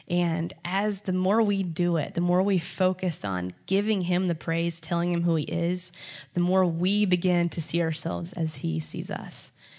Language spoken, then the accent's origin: English; Kansas City, Missouri, United States; I know, I'm from Kansas City, like the barbecue.